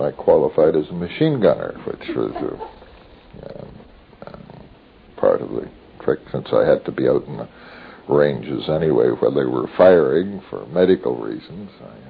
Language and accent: English; Winnipeg, Manitoba, Canada; born there; I was born on Cathedral Avenue down in interesting house which my father built, but this was on the old Matheson homestead.